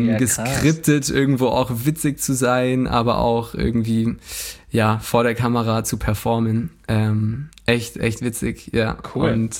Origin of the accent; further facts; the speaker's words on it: Germany; wir sind Deutsche